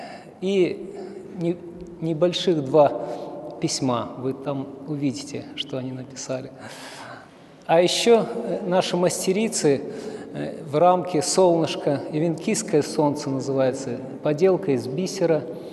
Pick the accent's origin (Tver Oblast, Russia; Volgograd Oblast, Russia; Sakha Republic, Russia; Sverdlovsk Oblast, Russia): Sakha Republic, Russia; Мы приехали издалека сюда, из Якутии. Живем в сельской местности